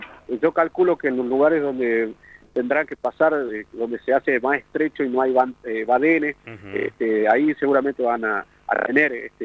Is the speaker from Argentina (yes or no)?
yes; Cafayate, Salta, Argentina; todos somos de acá, de Cafayate.